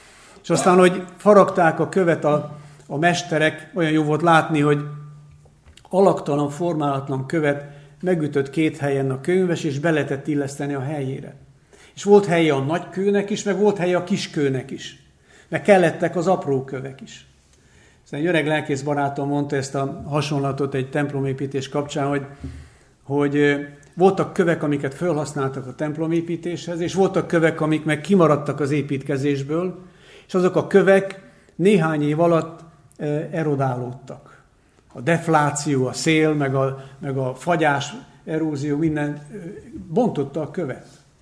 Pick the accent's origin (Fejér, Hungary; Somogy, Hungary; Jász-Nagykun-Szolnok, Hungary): Jász-Nagykun-Szolnok, Hungary; Karcag; moved away as an adult; now in Sámsonháza, Hungary; Én Karcagról származom, és ott égetett téglából raktak alapot, és abból arra vályokból építették fel a falat. Hogy elköltöztünk Sámsonházára, Karcagról a házasságkötésünk után